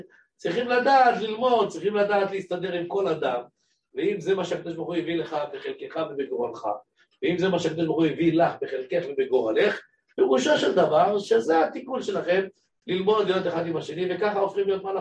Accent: Jerusalem, Jerusalem District, Israel; אני זוכר, ואני לא כזה זקן, אני רק בן 60 ומשהו. אני זוכר כשאני הייתי צעיר בירושלים

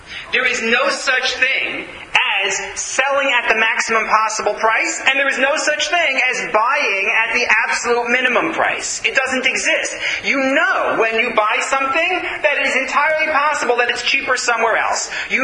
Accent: United States; which as an American I have never understood and will never understand.

